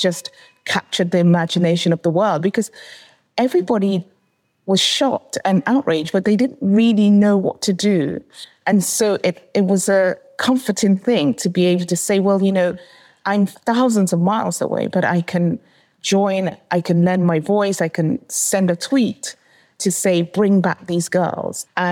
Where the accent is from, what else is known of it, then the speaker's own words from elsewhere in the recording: Nigeria; born there; I went to boarding school briefly in Nigeria. I was born in Nigeria